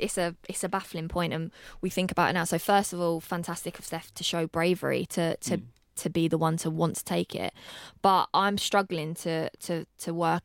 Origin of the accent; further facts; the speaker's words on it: England, United Kingdom; I'm English